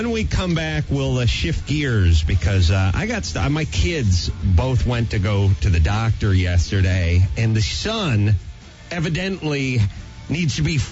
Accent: North Hollywood, California, United States; I grew up in North Hollywood, and everyone I grew up with in the flatlands of North Hollywood did not have braces or a retainer.

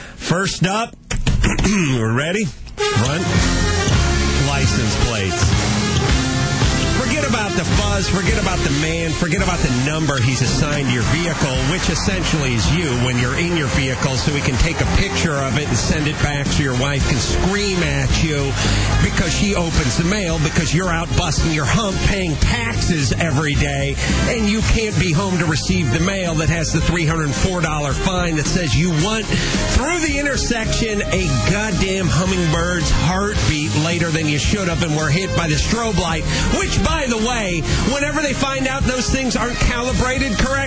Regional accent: United States; I'm an American.

